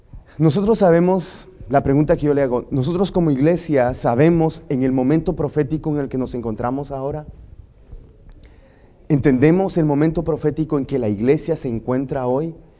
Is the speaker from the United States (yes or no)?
yes; California, United States; also born or lived in Costa Rica / Puerto Rico; Vengo de California, puedo decirles un poco de mí. Estudié en Costa Rica, en la Universidad Adventista de Costa Rica. También estuve en Puerto Rico, en la Universidad Adventista de Puerto Rico. Y después terminé terapia física en Loma Linda.